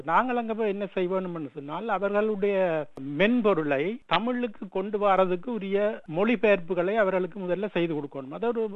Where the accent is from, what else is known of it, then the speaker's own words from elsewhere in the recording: Jaffna, Northern Province, Sri Lanka; நான் யாழ்ப்பாண நகரப்பகுதியில் இருக்கிற வண்ணார்பண்ணை நான் பிறந்து வளர்ந்த இடம். அதே இடத்துல இருக்கிற வைத்தீஸ்வர வித்தியாலயம் என்ற பாடசாலையில தான் நான் என்னுடைய முழு பள்ளி கல்வியையும் பெற்றுக்கொண்டேன்.